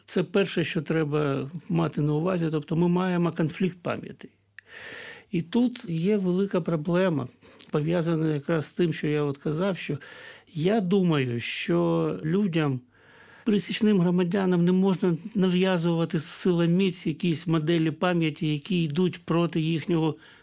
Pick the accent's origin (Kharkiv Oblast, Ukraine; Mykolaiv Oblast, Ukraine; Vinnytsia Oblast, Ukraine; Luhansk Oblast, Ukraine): Kharkiv Oblast, Ukraine; Kharkiv; І коли в моєму рідному Харкові